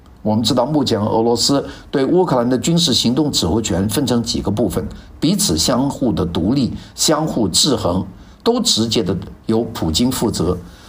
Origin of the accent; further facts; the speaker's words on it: China; 在现代这个社会里面，叛乱呢，它有点像我们中国人讲的浑水摸鱼